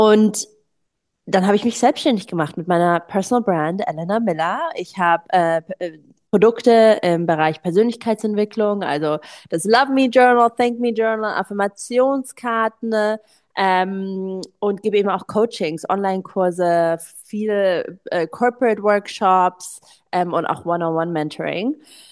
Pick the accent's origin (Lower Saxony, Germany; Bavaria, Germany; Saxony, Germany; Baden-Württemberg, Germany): Bavaria, Germany; Munich; now in Berlin, Germany; ich bin 31 Jahre alt. Ich bin in München aufgewachsen, war da auf der internationalen Schule, bin halb Amerikanerin, halb Deutsch.